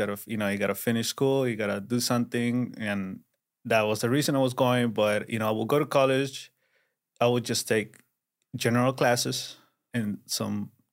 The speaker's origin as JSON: {"language": "English", "town": "Garland", "region": "Texas", "country": "United States", "said": "From Garland, Texas."}